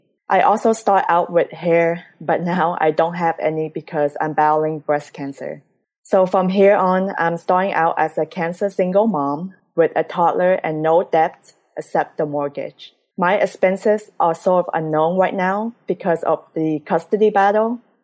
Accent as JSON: {"language": "English", "town": "Port Neches", "region": "Texas", "country": "United States", "said": "I'm a pharmacist from Port Neches, Texas."}